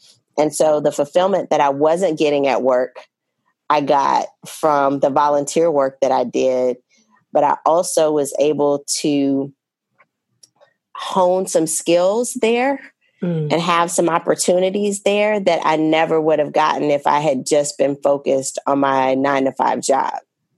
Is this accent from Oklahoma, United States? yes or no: no; Louisiana, United States; And the only reason that I started taking calls for Katrina is because I'm from Louisiana, wanted to help people from my hometown, and saw the devastation of Katrina